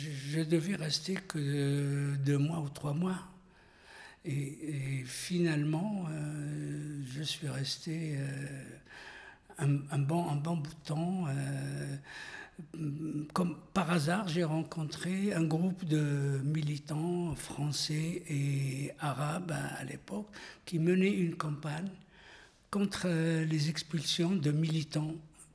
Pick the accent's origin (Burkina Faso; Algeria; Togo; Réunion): Algeria; Oran, Oran Province; enfin chez moi en Algérie, à Oran particulièrement, on rencontrait des coopérants, des Français qui nous parlaient de la France.